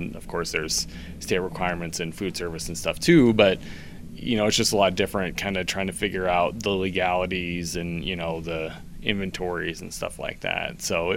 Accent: Sioux City, Iowa, United States; now in Dexter, United States; Nope, I grew up in Sioux City, Iowa. Spent about 20 years or so there. And then I moved to Des Moines 6 years ago this September.

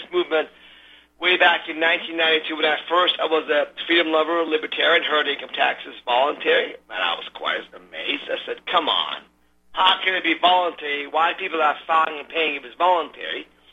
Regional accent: Iran; now in United States; You see, I'm from Iran. We had no freedoms in Iran.

